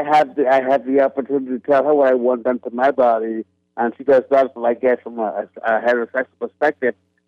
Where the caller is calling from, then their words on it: Philadelphia, Pennsylvania, United States; Listening to you from Philadelphia, Pennsylvania.